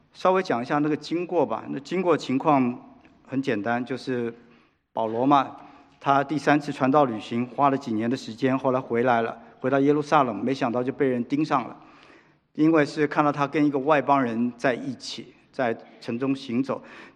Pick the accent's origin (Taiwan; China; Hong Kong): Taiwan; moved away as an adult; now in Los Angeles, United States; 我呢，我一生住过两个地方，我在台湾出生跟成长，1978年来到美国，已经超过40年。